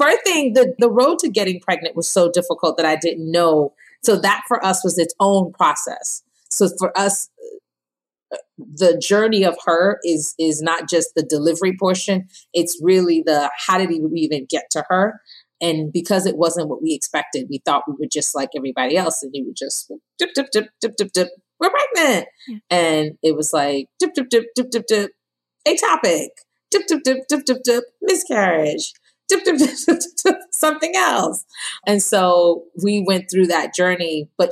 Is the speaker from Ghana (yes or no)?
yes; Ghana; now in New Jersey, United States; I'm married. I live in New Jersey. I'm a social impact entrepreneur. And I'm from Ghana, West Africa.